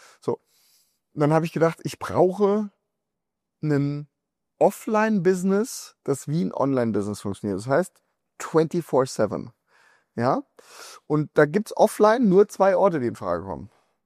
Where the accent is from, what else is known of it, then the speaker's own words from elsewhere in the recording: Frankfurt, Hesse, Germany; ich komme aus Frankfurt.